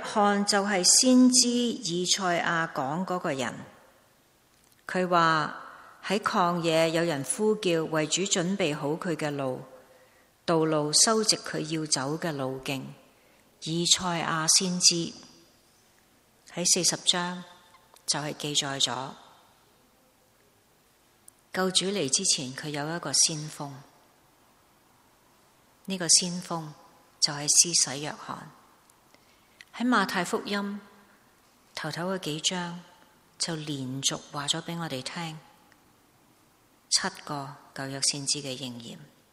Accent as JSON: {"language": "Chinese", "country": "Hong Kong", "tie": "born there", "said": "我们说我们是中国人，我是福建人，我不是广东人，我是福建人。我的父亲，我的爷爷，我的太爷，他们是那个地方的人，叫福建人，但我生在香港。"}